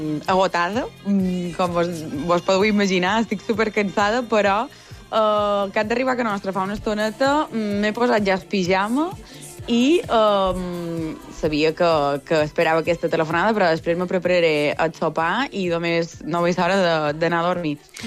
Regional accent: Sencelles, Balearic Islands, Spain; aquest cap de setmana és la fira del meu poble, de Sencelles.

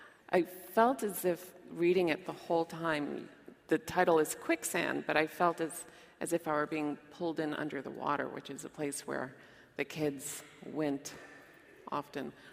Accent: Marshfield, Massachusetts, United States; going from a city to suburb Marshfield, my hometown.

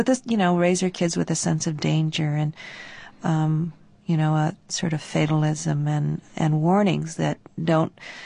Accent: United States; And yet I do know now that history is I'm an American and that history is my history.

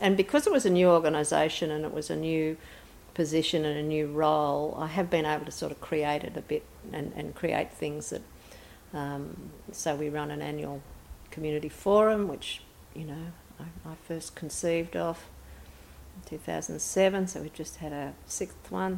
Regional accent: Gilgandra, New South Wales, Australia; I never knew it was box woodland out when I grew up in Gilgandra

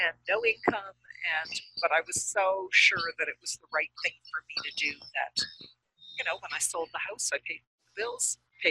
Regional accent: Toronto, Ontario, Canada; No, I'm from Toronto, Canada.

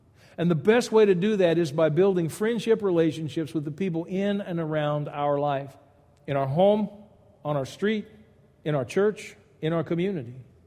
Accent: Louisiana, United States; One of the things that I have found to be very true in growing up in South Louisiana is that if you have the pleasure of having a Cajun friend, that is your friend for life.

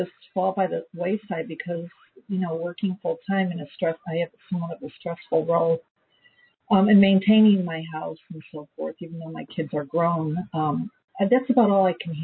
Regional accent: Chicago, Illinois, United States; now in Lemont, United States; I'm from Chicago. I grew up in Chicago. I live in the suburbs of Chicago, little town called Lamont, and work in Oak Brook, which is where I'm at right now.

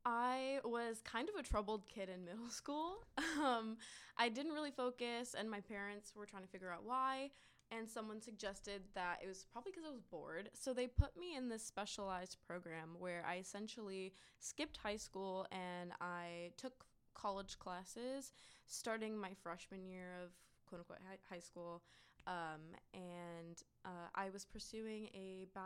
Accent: Fort Lauderdale, Florida, United States; I'm from Fort Lauderdale, Florida, in the area.

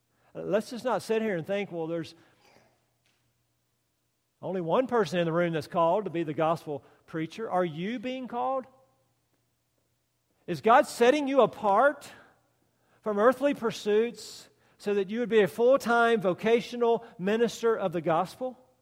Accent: United States; as an American here with an education

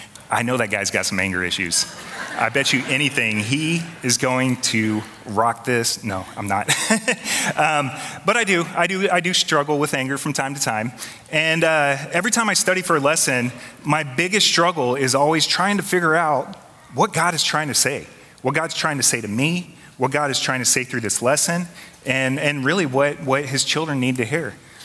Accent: Minnesota, United States; I'm from Minnesota. I love snow. I even say it funny, snow, Minnesota.

